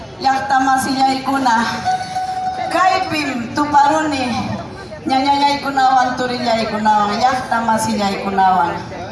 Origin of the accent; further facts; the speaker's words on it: Ayacucho, Peru; Como peruana que soy, como ayacuchana que soy, tenemos que sentirnos orgullosos de ser ayacuchanos, de esa hermosa tierra que me vio nacer.